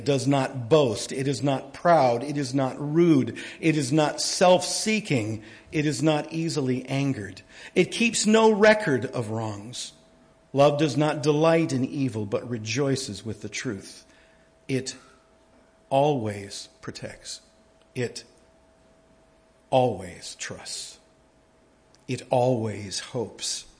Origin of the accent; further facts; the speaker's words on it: England, United Kingdom; Well, you might not be English. I'm from the English.